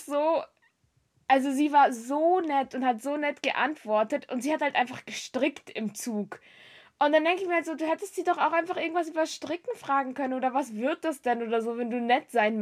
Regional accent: Germany; now in Switzerland; Aber ich als Deutsche habe noch gar keinen deutschen Hass in der Schweiz erlebt, seit ich jetzt hierher gezogen bin, seit einem Jahr.

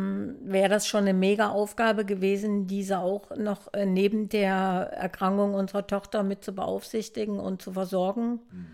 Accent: Saxony, Germany; wir kommen ja aus Nordsachsen

